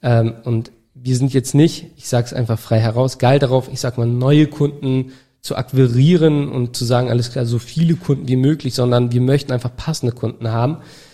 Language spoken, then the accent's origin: German; Turkey; Fällt mir gerade nicht ein als Türke.